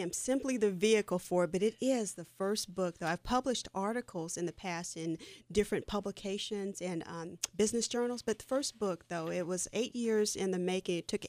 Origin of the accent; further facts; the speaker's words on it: United States; Growing up in the Western world and growing up in American society as we have, there's a culture in place, like in every society.